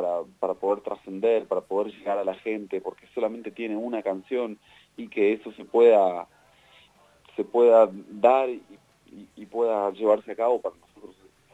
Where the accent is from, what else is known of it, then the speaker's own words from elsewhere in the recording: Argentina; encima siendo Argentina, con tanta rivalidad que a veces tenemos con los chilenos